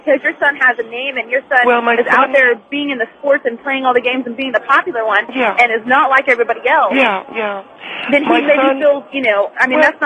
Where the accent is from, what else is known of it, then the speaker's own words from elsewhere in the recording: California, United States; Well, I grew up in California, near San Francisco, where it's the largest gay capital in the United States.